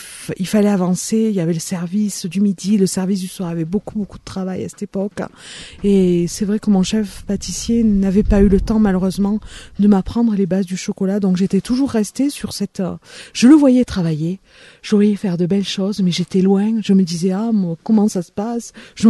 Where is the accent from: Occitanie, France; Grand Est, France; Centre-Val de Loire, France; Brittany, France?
Occitanie, France; Langogne; born there; also born or lived in Lyon; Langogne, apparemment on y revient, et voilà pourquoi je suis revenue, et j'ai la chance de pouvoir travailler avec ma passion et là où je suis née, à Langogne.